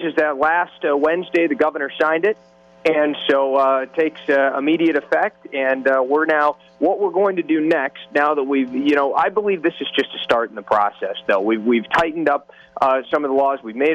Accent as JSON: {"language": "English", "town": "Kalamazoo", "region": "Michigan", "country": "United States", "said": "I'm from the Kalamazoo area. Not a huge problem we had in Kalamazoo"}